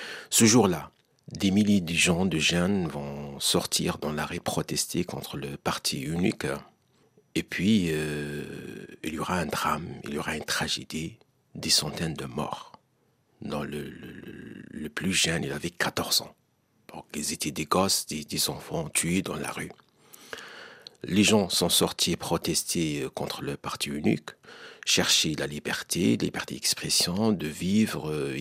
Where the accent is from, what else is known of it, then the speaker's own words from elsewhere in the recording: Algeria; Moi-même, je suis algérien, je suis né, j'ai grandi, j'ai vécu en Algérie, je connais tous les détails de l'Algérie